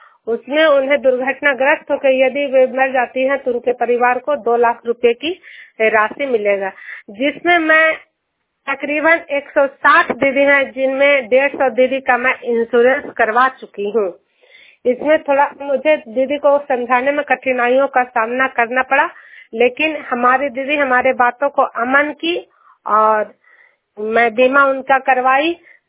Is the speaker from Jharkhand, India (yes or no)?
no; Ajunar, Bihar, India; मैं नालंदा जिला हिलसा प्रखंड अजुनार गांव की निवासी हूँ